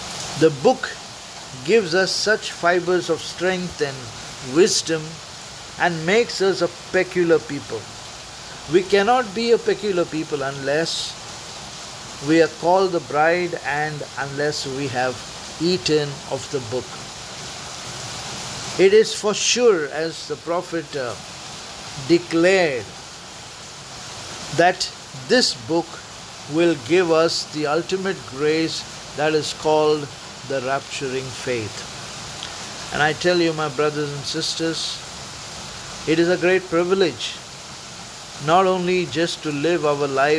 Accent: Mumbai, Maharashtra, India; English is a second language; from Mumbai, India.

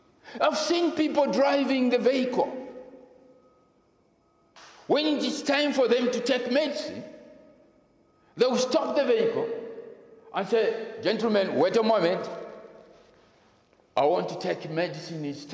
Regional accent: Malawi; I remember in the year 1987, in my home country, I personally had arthritis and was met with three physicians, Dr. Meshek from Egypt, Dr. Friend from London, and Jack Wirima from Malawi, one of the best doctors we have in Malawi.

